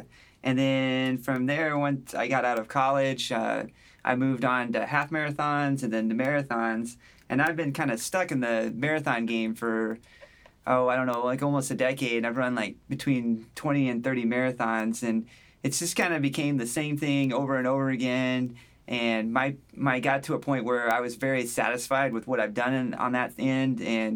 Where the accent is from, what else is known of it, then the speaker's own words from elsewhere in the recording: Bloomington, Indiana, United States; It's about my hometown, Bloomington, and a bunch of cutters, which is the local term for townies in Bloomington.